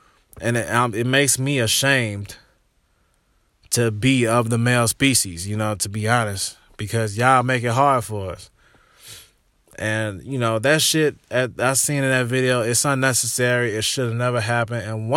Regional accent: Illinois, United States; I'm from Illinois. I'm from a little town in southern Illinois right across the river from St. Louis, Missouri.

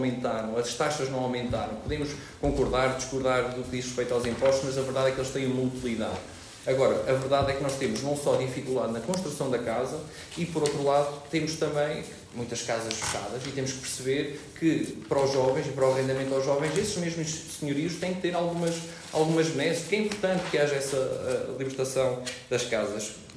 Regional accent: Figueira da Foz, Coimbra, Portugal; now in Coimbra, Portugal; eu sou da Figueira da Foz. Eu não vivi na Figueira da Foz porque, efetivamente, morámos muito tempo entre a Figueira e Coimbra. E, por isso, eu decidi viver em Coimbra

